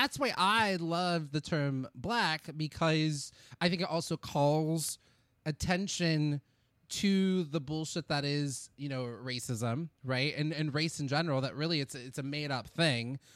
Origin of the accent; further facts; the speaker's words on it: Nigeria; born there; Born in Nigeria, I am of Nigerian descent.